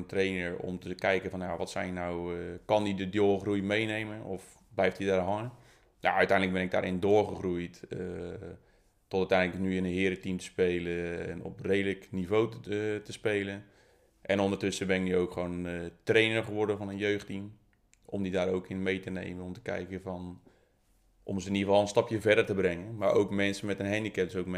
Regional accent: Katwijk, South Holland, Netherlands; born there; ik ben geboren in Katwijk.

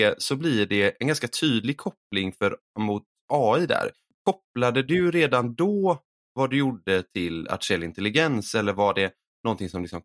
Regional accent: Gothenburg, Västra Götaland County, Sweden; Vi är båda från Göteborg

